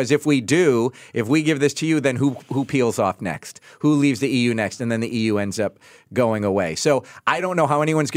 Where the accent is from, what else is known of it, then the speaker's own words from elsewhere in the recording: United States; You know, as an American, it's very depressing to watch